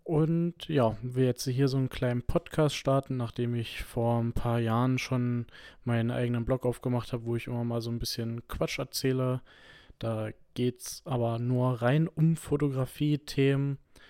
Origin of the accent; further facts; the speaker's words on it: Hoyerswerda, Saxony, Germany; Ich komme nämlich aus Hoyerswerda und da ist das alles nicht ganz so weit weg.